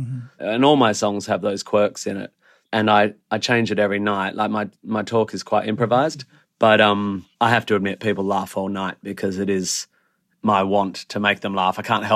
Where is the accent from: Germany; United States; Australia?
Australia; Perth, Western Australia; I grew up in Perth, West Australia, and I had piano lessons up to about grade 3